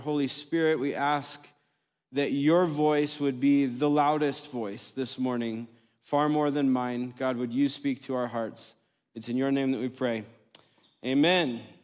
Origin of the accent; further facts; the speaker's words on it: Uganda; also born or lived in California; I was born in California, but raised on the mission field in Uganda, East Africa.